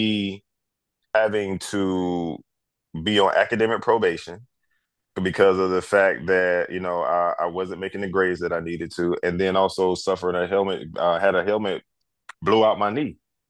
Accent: North Carolina, United States; I grew up in North Carolina, so I grew up in the South. Was raised at a in a place where it was a very small town.

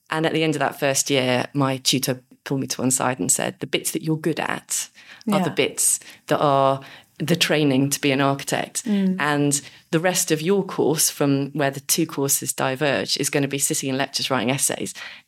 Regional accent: Reading, South East England, United Kingdom; also born or lived in Nottingham / London; I grew up in Reading and after a short stint in Nottingham at university, ended up in London.

